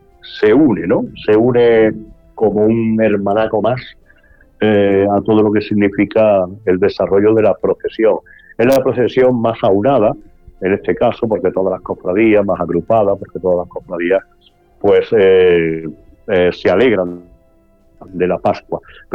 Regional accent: Antequera, Andalusia, Spain; Yo recuerdo de niño, en Antequera, haber visto procesiones el Santo Entierro, el Sábado Santo.

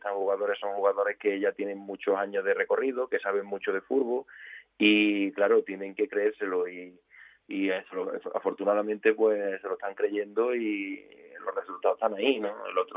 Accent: Pedrera, Andalusia, Spain; Porque yo soy de Pedrera

